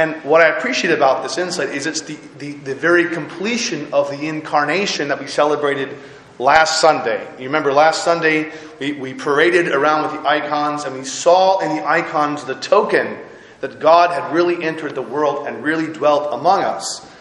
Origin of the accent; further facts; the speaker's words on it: United States; I'm an American and many of us struggle with this.